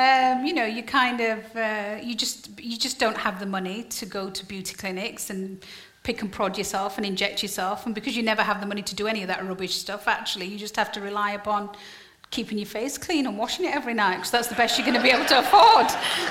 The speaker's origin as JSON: {"language": "English", "region": "Yorkshire and the Humber", "country": "United Kingdom", "said": "Yeah, I'm from Yorkshire."}